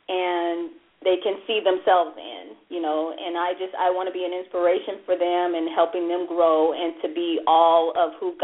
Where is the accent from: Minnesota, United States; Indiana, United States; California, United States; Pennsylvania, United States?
California, United States; La Verne; I grew up in Laverne.